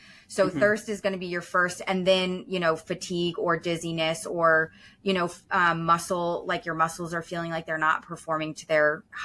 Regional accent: Connecticut, United States; now in South Carolina, United States; I grew up in Connecticut.

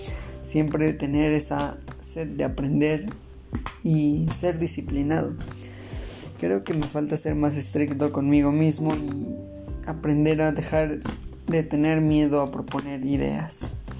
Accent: Mexico; Soy de México

